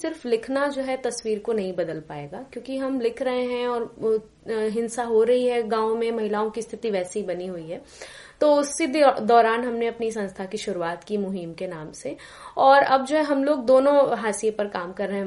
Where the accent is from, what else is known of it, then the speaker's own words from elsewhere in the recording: Varanasi, Uttar Pradesh, India; और मैं वाराणसी से हूँ।